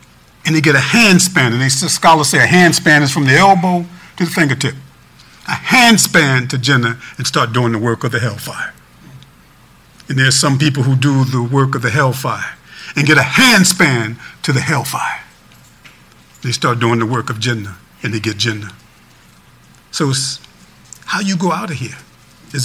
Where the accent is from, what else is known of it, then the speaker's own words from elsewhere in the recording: Chester, Pennsylvania, United States; I'm from Chester, Pennsylvania, and we had a reunion for our project.